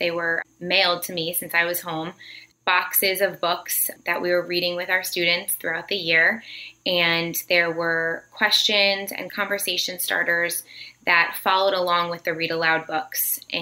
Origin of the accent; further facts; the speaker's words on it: Connecticut, United States; No, I grew up here in Connecticut.